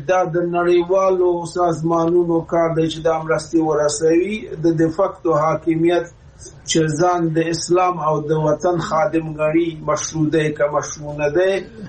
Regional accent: Afghanistan; دا سوال متاسفانه مونږ افغانان یو سلسله تاریخي مسائل

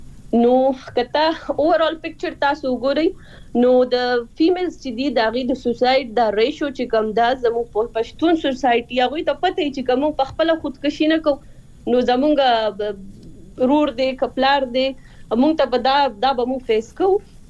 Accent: Swat, Khyber Pakhtunkhwa, Pakistan; زه خپل چونکی د سوات نه يم

